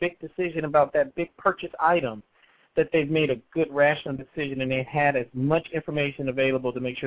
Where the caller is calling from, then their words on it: California, United States; I'm calling you from California because I'm here doing some political work.